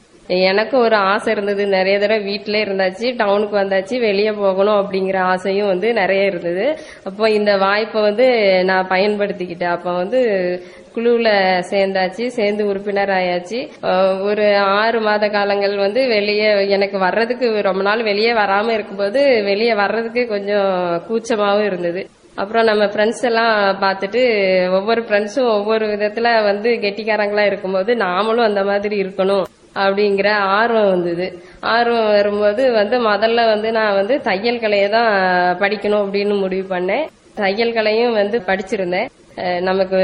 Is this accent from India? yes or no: yes; Eral, Tamil Nadu, India; now in Coimbatore, India; என்னோட சொந்த ஊர் வந்து தூத்துக்குடி மாவட்டம் ஏரல்ங்கிற கிராமம்.